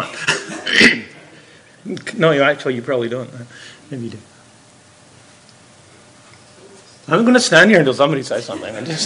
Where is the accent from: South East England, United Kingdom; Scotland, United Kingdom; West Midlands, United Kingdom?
Scotland, United Kingdom; born there; I'm hearing a whisper, Scotland. You're right. Nobody knows the town.